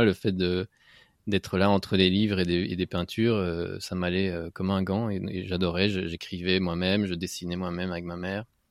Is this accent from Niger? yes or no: no; Avignon, Provence-Alpes-Côte d'Azur, France; accent: southern French; also born or lived in Madrid; je suis né à Madrid, mais je suis très vite, on a tous très vite déménagé à Avignon. Donc j'ai appris l'espagnol, forcément mes parents sont, toute ma famille est en Espagne, mais on a passé ces 8 premières années à Avignon.